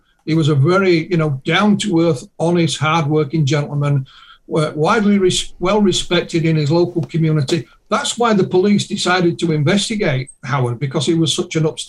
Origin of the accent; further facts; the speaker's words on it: Yorkshire and the Humber, United Kingdom; because me being a Yorkshireman, I've no chance, you know.